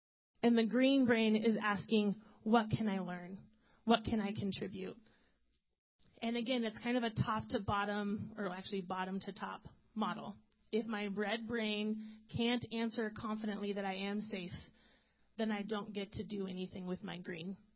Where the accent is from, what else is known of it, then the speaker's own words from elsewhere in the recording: Idaho, United States; And I grew up going on Lake Coeur d'Alene in North Idaho a lot, which is a giant lake.